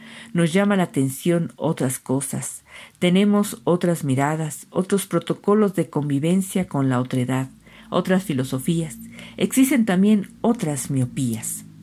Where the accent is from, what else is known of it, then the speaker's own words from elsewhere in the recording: Mexico; la cultura que llegó a decirnos que somos mexicanos